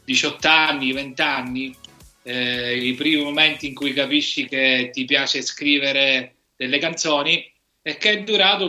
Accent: Messina, Sicily, Italy; Ho abitato per più di 30 anni la punta più nord-orientale della Sicilia, che è la parte nord di Messina, che si chiama Capo Peloro, che è uno dei tre capi della Sicilia, che è il punto dove dovrebbe venire il ponte sullo stretto, cioè il punto più vicino alla Calabria.

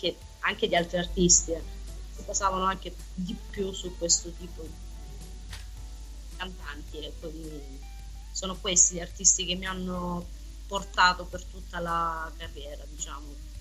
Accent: Apulia, Italy; Provincia di Lecce

